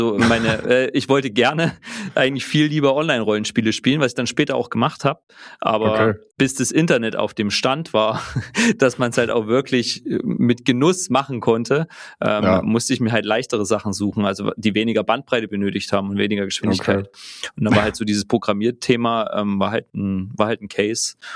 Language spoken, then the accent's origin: German; Saxony, Germany; Aufgewachsen bin ich im Vogtland, dort in der Ecke Plauen, noch ein bisschen weiter östlich, also eigentlich direkt an der tschechischen Grenze, muss man dazu sagen. Vogtland ist ja bekannt für das zänkische Bergvolk, wo ich ja auch irgendwie angehörig bin.